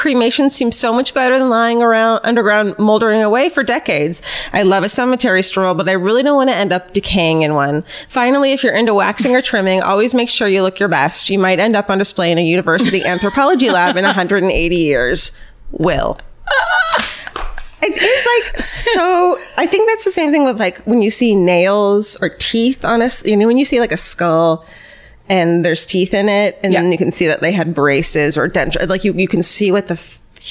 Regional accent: Ireland; moved away; I'm an Irish immigrant.

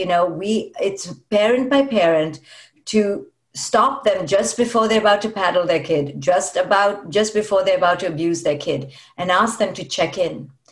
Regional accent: India; I use India as an example, because I'm Indian, so people won't think I'm putting Indian people down.

